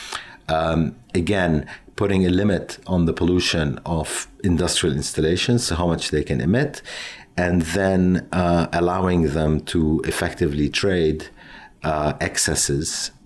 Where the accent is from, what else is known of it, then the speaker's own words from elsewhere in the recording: Lebanon; also born or lived in United States / London; now in Singapore; I was born and bred in Lebanon. I then, because of the Civil War, finished my education in the United States before starting to work in New York